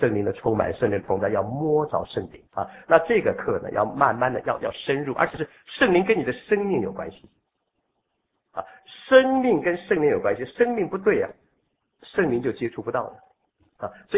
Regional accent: Hong Kong; 今天我们香港人天天的忧虑

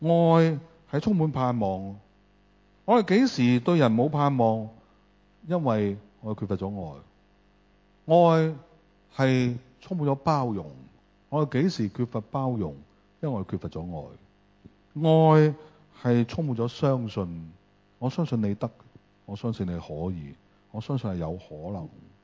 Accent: China; 我中国人的说话讲得很好啊

